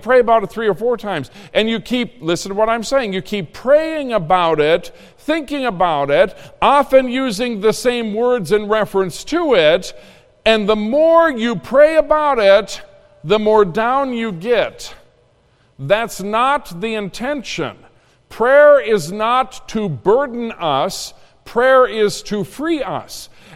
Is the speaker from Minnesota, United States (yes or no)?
yes; Minnesota, United States; So I grew up in Minnesota where all teenagers know how to swim. Not true of Indiana.